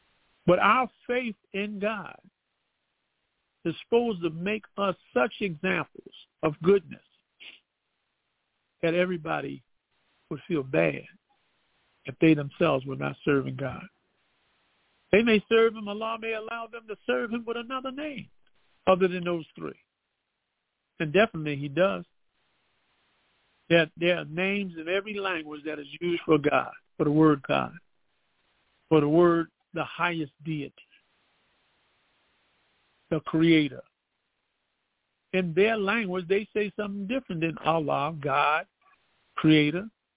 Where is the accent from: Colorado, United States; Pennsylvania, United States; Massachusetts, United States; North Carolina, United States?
Pennsylvania, United States; Philadelphia; I grew up down in South Philly, so yes, I had a crew there that I was with.